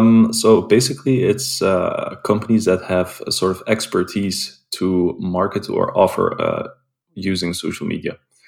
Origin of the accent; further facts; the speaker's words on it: Belgium; I'm based in Belgium, and I was born and raised in Belgium as well.